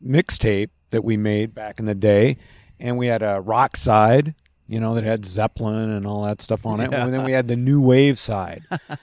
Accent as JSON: {"language": "English", "town": "Minneapolis", "region": "Minnesota", "country": "United States", "tie": "born or raised there", "said": "Well, you know, one of the things that where I grew up in Minneapolis, it was a really tight playlists in the rock stations."}